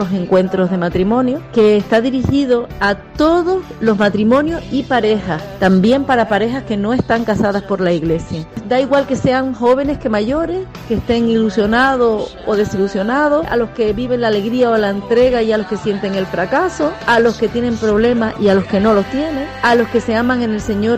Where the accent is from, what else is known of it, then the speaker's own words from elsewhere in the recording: San Miguel de Abona, Canary Islands, Spain; mi marido se llama Nicolás, somos de San Miguel de Abona y pertenecemos al Movimiento de Familias Cristianas.